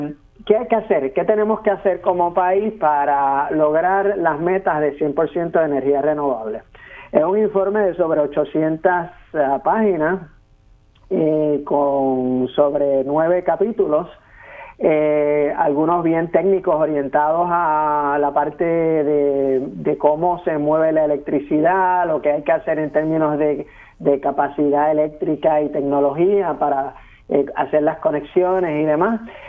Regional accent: Puerto Rico; Me parece que nosotros como comunidad puertorriqueña valorizamos más la energía que el sector agrícola, ¿no?

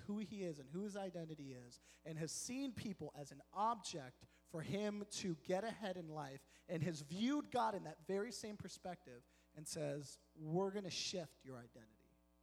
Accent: Boston, Massachusetts, United States; the prison culture that I grew up under in Boston.

